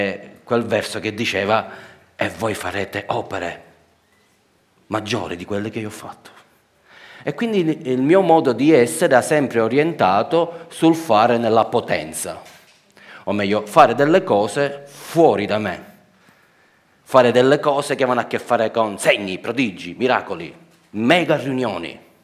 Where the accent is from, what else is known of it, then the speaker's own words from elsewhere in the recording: Palermo, Sicily, Italy; cioè io palermitano